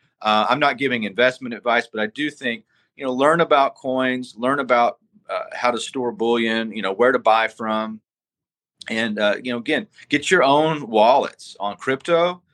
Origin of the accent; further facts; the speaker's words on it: Texas, United States; I'm from Texas, and I stay pretty much in tune with the politics there.